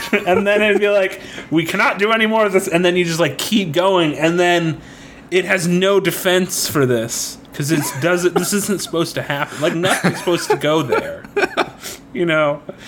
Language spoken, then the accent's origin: English; Florida, United States; Just a reminder for our listeners, I grew up in Florida, so I've seen my fair share of sand dollars.